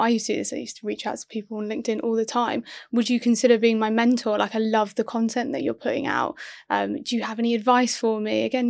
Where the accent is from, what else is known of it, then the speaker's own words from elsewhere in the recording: Kent, South East England, United Kingdom; And then Kent Papers picked it up because I was from Kent